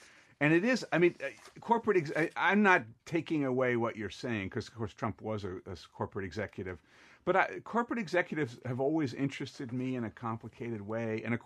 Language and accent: English; Washington, District of Columbia, United States; And B, I grew up in Washington, D.C., so I'm pro-Redskins